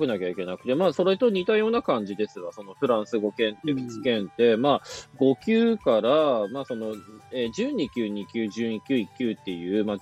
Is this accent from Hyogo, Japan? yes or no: no; Aomori, Japan; 例えば僕は青森とか出身ですけど、青森でも別に大学で受けれましたから。